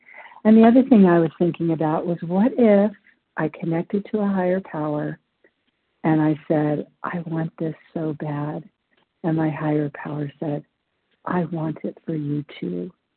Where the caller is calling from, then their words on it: Nevada, United States; in Nevada.